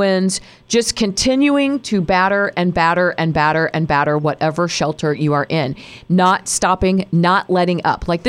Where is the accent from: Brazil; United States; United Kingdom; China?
United States; Midwest; but as a Midwesterner, growing up here, not ever going through anything to this magnitude